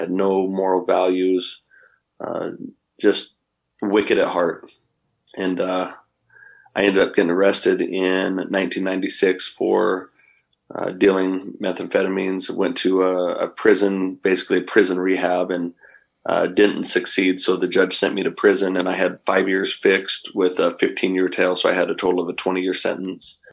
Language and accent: English; Idaho, United States; I was raised up here in North Idaho, had a great, very successful family